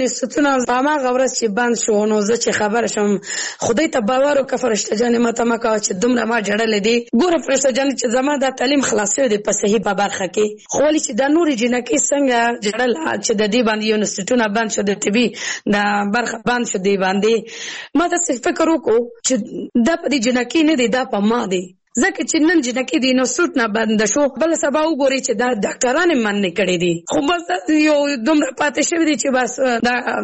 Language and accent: Pashto; Kabul, Afghanistan; زه اوس بل ولایت کې اوسېږم زه په خپل د کابل ولایت نه یم زه زما یو بل داسې پنهاني یو ولایت کې اوسېږم چېرته زه خلک ما نه پیژني